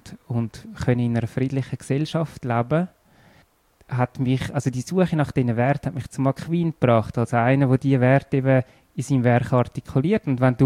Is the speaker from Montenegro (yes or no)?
no; Erlenbach, Zurich, Switzerland; also born or lived in Zollikon / San Diego; In Zürich und dann 2 Jahre in Zolliken gewohnt, 2 Jahre in San Diego und nachher in Erlenbach.